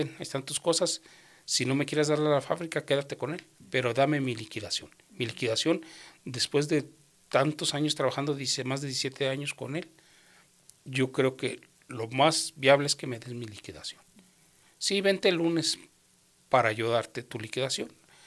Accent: Guadalajara, Jalisco, Mexico; Bueno, yo soy de Guadalajara, Jalisco, México.

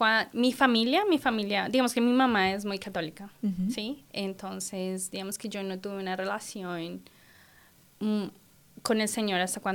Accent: Bogotá, Colombia; moved away as an adult; now in United States; Yo soy colombiana, de Bogotá. Solo que nos mudamos aquí con mi esposo y mi hijo en enero de este año. Pero yo como tal vine a Estados Unidos en el 2014

